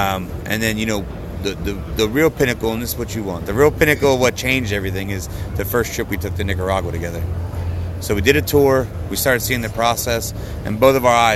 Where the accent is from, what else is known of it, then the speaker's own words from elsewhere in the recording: Baltimore, Maryland, United States; So we're both Ravens fans. I'm from Baltimore.